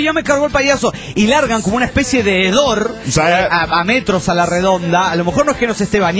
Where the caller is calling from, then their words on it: Mexico City, Mexico; del DF mexicano.